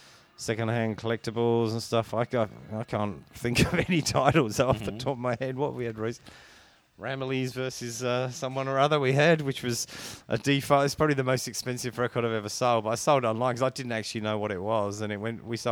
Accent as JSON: {"language": "English", "region": "England", "country": "United Kingdom", "said": "I'm from England. I've been here, I was going to say 25 years, but I've just said I've had the shop for 25 years. So I've obviously been here longer than that now, so it's probably getting close to 30"}